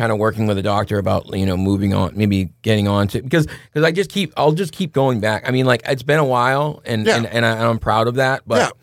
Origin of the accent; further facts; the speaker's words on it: Massachusetts, United States; a lot of people where I grew up in Massachusetts had a really bad crack and heroin problem.